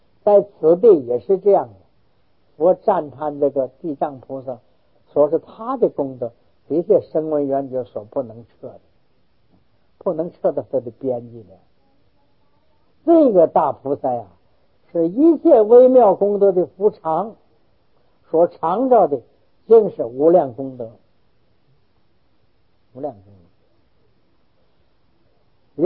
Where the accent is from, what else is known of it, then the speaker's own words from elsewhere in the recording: Taiwan; 再想到哦，我们中华民国，再我们中国人